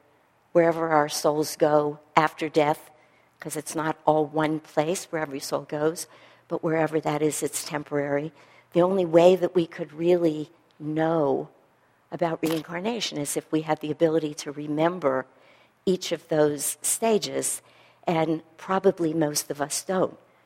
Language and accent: English; East Coast, United States; moved away as an adult; I was born and raised on the East Coast, and I've always loved California. From the minute I crossed the state line in my 20s, I've just felt like I was home.